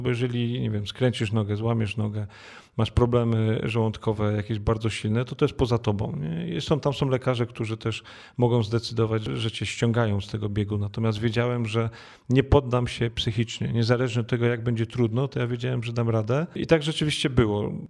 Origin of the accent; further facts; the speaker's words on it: Puszczykowo, Greater Poland Voivodeship, Poland; Ja się wychowałem w Puszczykowie, to jest taka miejscowość w otulinie Wielkopolskiego Parku Narodowego